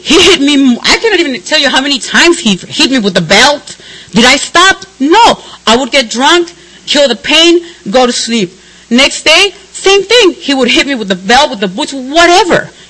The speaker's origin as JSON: {"language": "English", "town": "Chicago", "region": "Illinois", "country": "United States", "said": "Don't you know, I'm from Chicago, I have to look good."}